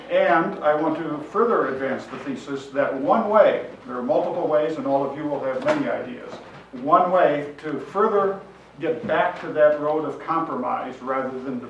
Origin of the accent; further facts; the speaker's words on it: Minneapolis, Minnesota, United States; I'm from Minneapolis, Minnesota, a first-time Holden visitor. Lutheran by background, targeted to go to St. Olaf, as my whole family did